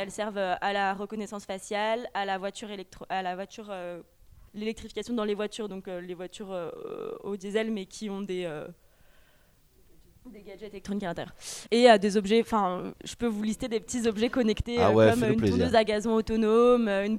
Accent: Grenoble, Auvergne-Rhône-Alpes, France; Je viens de Grenoble

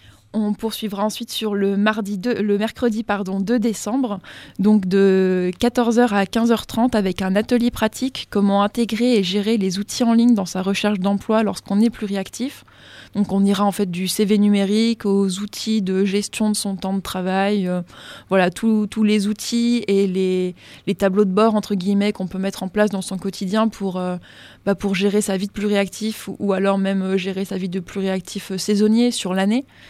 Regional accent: Tours, Centre-Val de Loire, France; moi je viens de Tours, donc pour moi les territoires ruraux c'est en pleine Beauce et au milieu des champs de grandes cultures.

